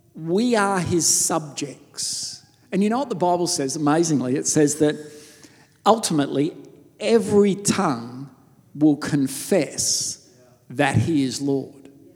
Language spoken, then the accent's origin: English; Australia; Then we also see constitutional monarchies, which we are part of, being an Australian